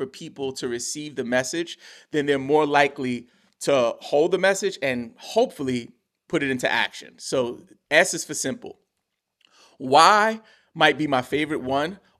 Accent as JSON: {"language": "English", "town": "New York City", "region": "New York", "country": "United States", "tie": "born or raised there", "said": "my parents were immigrants, right? So I grew up in New York City, clueless to my socioeconomic status."}